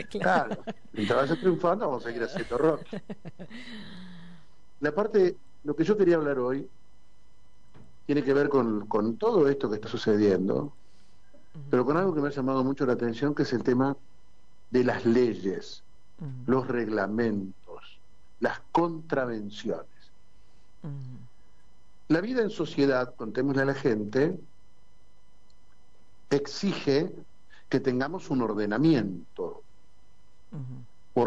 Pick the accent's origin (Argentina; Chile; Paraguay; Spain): Argentina; en la República Argentina hasta se han escrito canciones respecto de cómo somos los argentinos